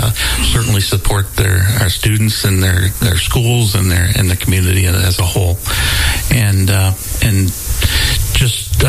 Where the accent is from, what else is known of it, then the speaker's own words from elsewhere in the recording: Sandusky, Ohio, United States; back in high school, I went to Sandusky High School, which is up on the lake, and I grew up on Cedar Point Road, which I think was part of the spot that Neil did.